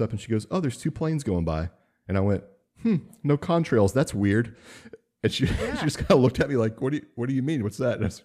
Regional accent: Port Arthur, Texas, United States; So I've never seen a real sunset because I grew up in Port Arthur, Texas, the armpit of Texas.

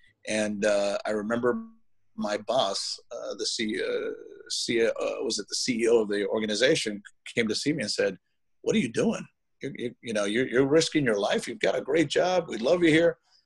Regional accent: Miami, Florida, United States; Yes, I'm born and raised here in Miami. I was born in Miami Mercy Hospital here. I've lived here all my life. My parents came from Cuba 58 years ago.

